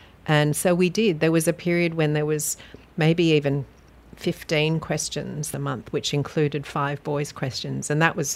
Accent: Sydney, New South Wales, Australia; also born or lived in Malaysia; I was born in Australia, but we moved back to Malaysia when I was about 1.

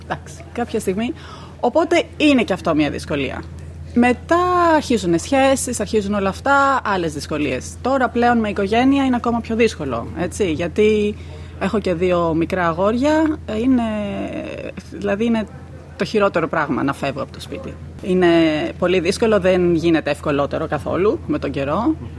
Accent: Chalkida, Central Greece, Greece; Μεγάλωσα στη Χαλκίδα, όταν ήμουνα μικρή έκανα ρυθμική γυμναστική για πολλά χρόνια

